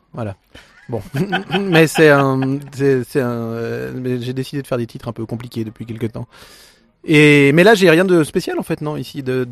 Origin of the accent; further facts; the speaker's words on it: Switzerland; En 97, vu que je suis suisse